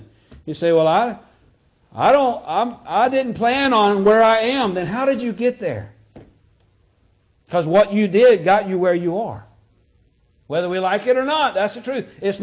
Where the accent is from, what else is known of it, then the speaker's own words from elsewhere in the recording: United States; I mean, this is my country. I'm an American. I love our country.